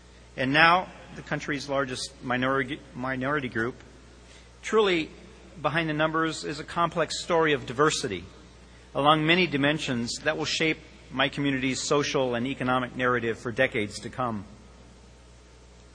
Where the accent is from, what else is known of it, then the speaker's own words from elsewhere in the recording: Canada; I'm not an African American. I'm Canadian.